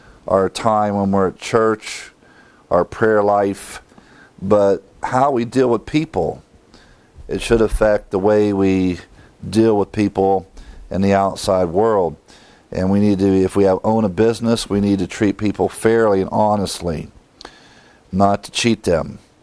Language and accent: English; Ohio, United States; Now, growing up in Ohio, you should know, we all know what a bushel is.